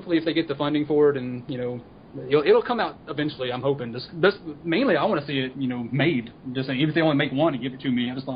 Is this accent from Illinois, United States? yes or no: no; North Carolina, United States; I grew up in North Carolina. Like, I'm like right in the middle of North Carolina, but we're close enough to the coast